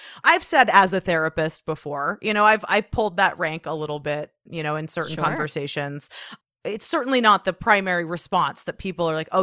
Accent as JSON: {"language": "English", "town": "Portland", "country": "United States", "tie": "born or raised there", "said": "if I'm here in my hometown, you know, of Portland and tell someone I'm a therapist."}